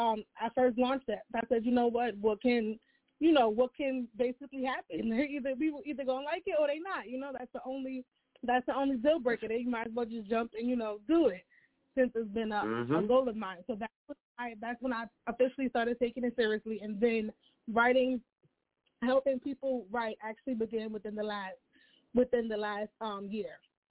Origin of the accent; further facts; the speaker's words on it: New York City, New York, United States; I'm from the Bronx, New York